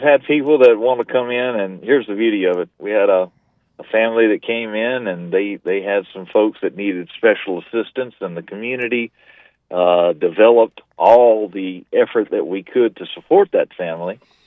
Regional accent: Colorado Springs, Colorado, United States; And, well, I come from Colorado Springs, Colorado.

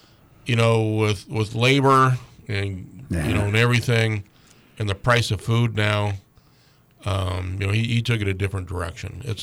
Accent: Alaska, United States; You know, I'm an American Alaskan.

